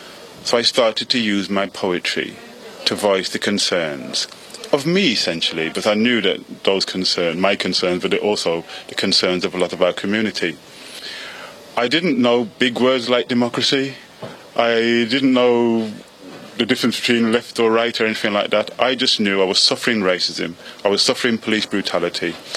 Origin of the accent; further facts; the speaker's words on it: Birmingham, West Midlands, United Kingdom; I grew up in Birmingham in a place called Handsworth. I used to call it an outpost of Jamaica because a lot of the people there were Jamaicans.